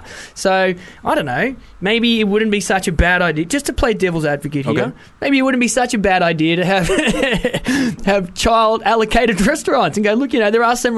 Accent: Wales, United Kingdom; Oh, no, I'm Welsh.

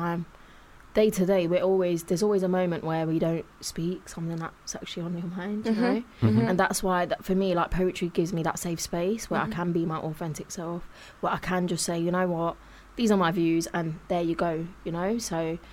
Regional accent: Leicester, East Midlands, United Kingdom; I grew up in Leicester

